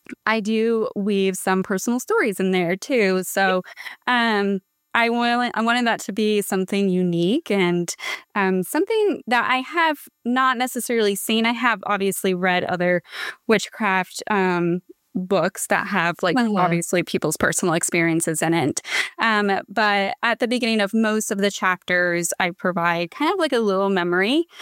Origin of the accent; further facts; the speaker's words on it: Appalachia, United States; I mention how I'm from Appalachia and how that has informed, you know, my own ancestral journey